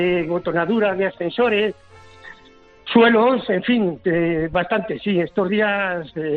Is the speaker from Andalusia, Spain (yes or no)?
no; Zaragoza, Aragon, Spain; Yo soy de Zaragoza y soy portero.